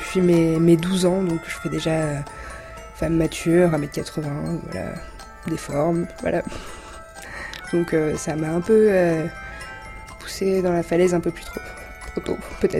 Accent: Montpellier, Occitanie, France; also born or lived in Paris; j'ai 20 ans. Je suis originaire de Montpellier, donc dans le sud de la France, anciennement parisienne. On a été élevés, moi et ma sœur, par ma mère qui est d'origine algérienne et mon père qui est kabyle. Et on a eu une éducation athée à la campagne

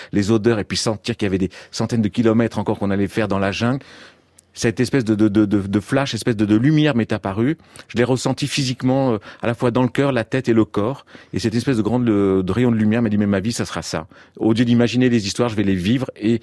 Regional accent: Nouvelle-Aquitaine, France; born there; Déjà, faut savoir que moi, je suis né donc dans le Pays Basque

